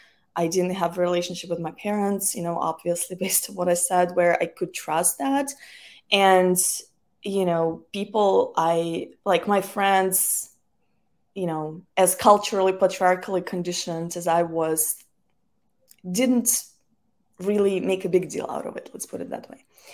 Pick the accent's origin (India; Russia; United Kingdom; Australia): Russia; English is a second language; moved away as an adult; Well, I'm originally from Russia, and I was there until I was 21.